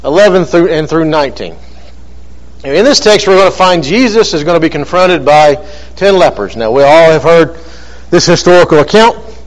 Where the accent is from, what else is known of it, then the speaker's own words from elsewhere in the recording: Hazel Green, Alabama, United States; Born and raised in Hazel Green, Alabama, so I'm local. Went to Hazel Green High School.